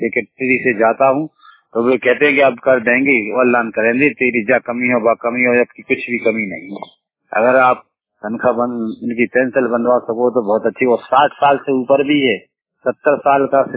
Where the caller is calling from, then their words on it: Shivpuri, Madhya Pradesh, India; मेरे जिला सीपरी और मध्य प्रदेश माने खनिया थाना स्टैंड से